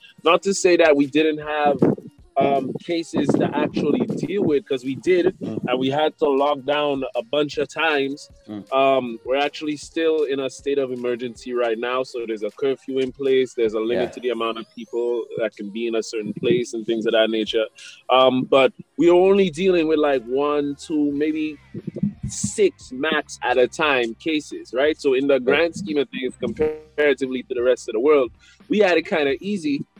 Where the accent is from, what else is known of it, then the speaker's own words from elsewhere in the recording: St. Lucia; also born or lived in Halifax / Toronto; I am from St. Lucia, live and direct from St. Lucia right now, but resided in Halifax and then Toronto.